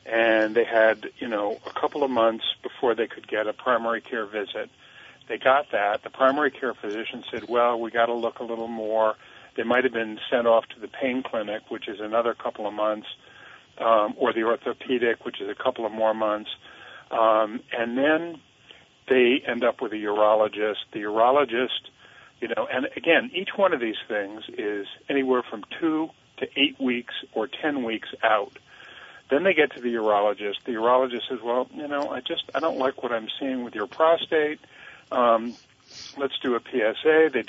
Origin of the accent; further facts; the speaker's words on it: Morrisville, United States; I grew up in Morrisville. We had three doctors. We had the Copley Hospital.